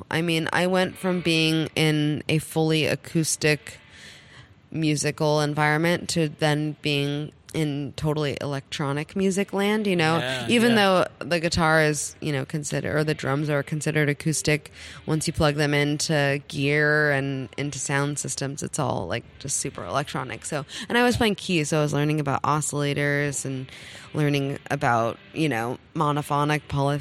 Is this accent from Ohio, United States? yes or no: no; Los Angeles, California, United States; I grew up in Los Angeles